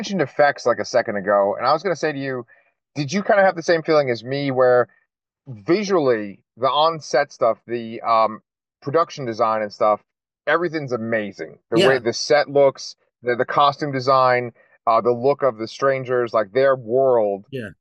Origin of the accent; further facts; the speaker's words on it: New York, United States; moved away as an adult; now in Texas, United States; I grew up in New York. I lived there till I was 26, and my perception of Texas was pretty much based on film and like books and comics and stuff.